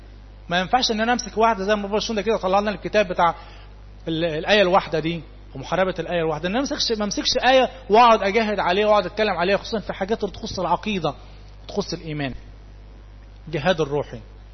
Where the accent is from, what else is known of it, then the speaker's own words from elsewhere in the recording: Egypt; احنا كمصريين بتخنوا احنا اولاد الفراعنه.